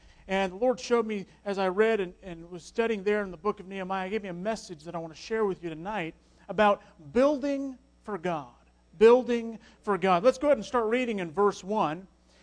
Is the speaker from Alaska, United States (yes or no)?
yes; Fairbanks, Alaska, United States; I am from Fairbanks, Alaska, born and raised, and I am excited to be in Texas